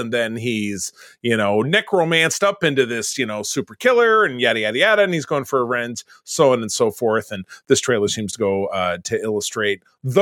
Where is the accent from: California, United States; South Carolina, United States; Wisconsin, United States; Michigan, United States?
Michigan, United States; Detroit; was set in my hometown of Detroit, Michigan